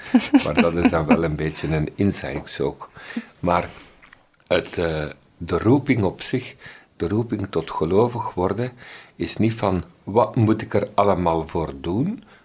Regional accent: Meerbeek, Flemish Brabant, Belgium; also born or lived in Leuven; Ja, ik ben in feite geboren in Leuven. Mijn jeugd doorgebracht in Meerbeek, in vogelvlucht op 5 kilometer van Egenhoven.

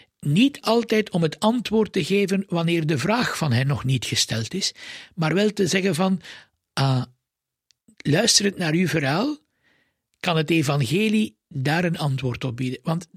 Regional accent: Leuven, Flemish Brabant, Belgium; als geboren Leuvenaar moest ik naar het college in Leuven en moest ik naar het seminarie in Leuven. Ik mocht niet op kot gaan. Ik had de wereld niet ontdekt, want de wereld was Leuven.

